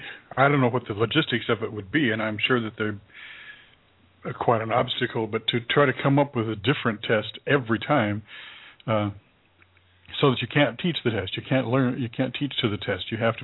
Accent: Washington, United States; I know I'm from Washington State, and almost every school up in the counties that I lived in was outfitted by Bill Gates.

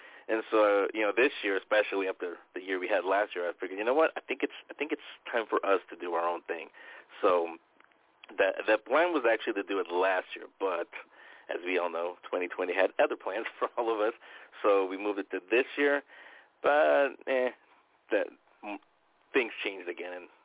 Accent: San Francisco, California, United States; It was back in the house that I grew up back in San Francisco.

